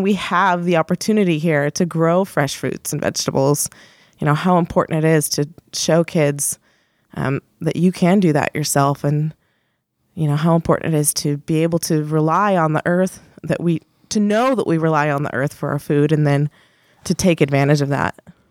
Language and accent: English; Brookings, Oregon, United States; So I've been, I'm born and raised in Brookings. So I think that growing up here, you kind of get a sense of what the community is like.